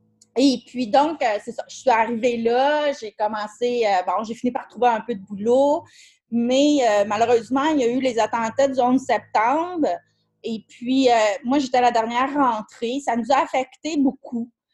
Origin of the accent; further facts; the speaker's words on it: Saint-Jérôme, Quebec, Canada; also born or lived in Toronto; je suis originaire des Basses-Laurentides, de Saint-Jérôme, là, proche de Montréal.